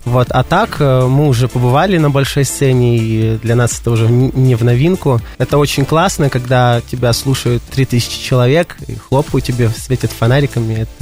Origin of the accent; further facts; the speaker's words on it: Sakha Republic, Russia; now in Yuzhno-Sakhalinsk, Russia; Не вообще отсюда. Родом с Сахи, а так живу в Южно-Сахалинске, да.